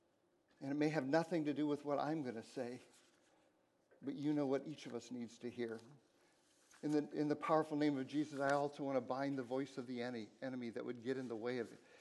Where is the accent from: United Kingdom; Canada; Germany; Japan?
Japan; now in Portland, United States; I hated coffee growing up. I grew up in Japan. I grew up liking green tea, black tea.